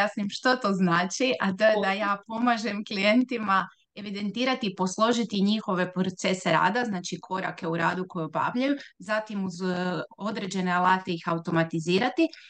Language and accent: Croatian; Pula, Istria County, Croatia; dolazim iz Pule